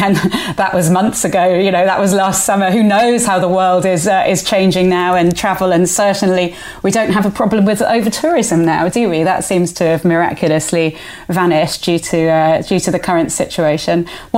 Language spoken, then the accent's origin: English; Andalusia, Spain; I grew up on the Costa del Sol, and Torremolinos was apparently a beautiful place back in the...